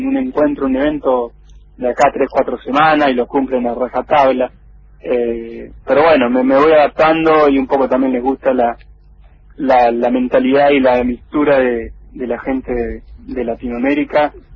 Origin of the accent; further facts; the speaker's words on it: Argentina; soy de Argentina